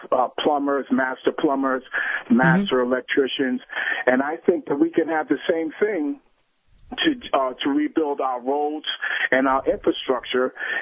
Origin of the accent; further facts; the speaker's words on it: Bronx, New York, United States; Like, I was raised in the Bronx, the South Bronx, during the time that Jimmy Carter came to the South Bronx and declared part of it a natural disaster.